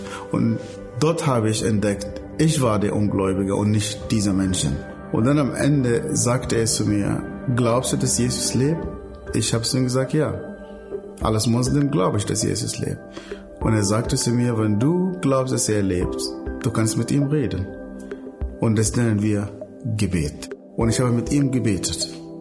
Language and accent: German; Northern, Sudan; Ich komme ursprünglich aus dem Nordsudan, aufgewachsen in einer Wüstenmetropole, in einer sehr, sehr großen Familie.